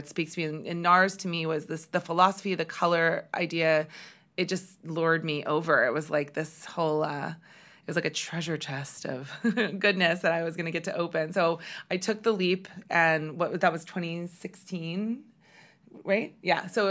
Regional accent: California, United States; I grew up in the Bay Area. I grew up in right outside of San Francisco.

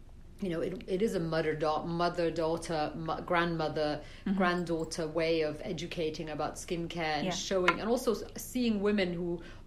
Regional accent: Belgium; So I was living in Brussels. Okay. I grew up in Belgium.

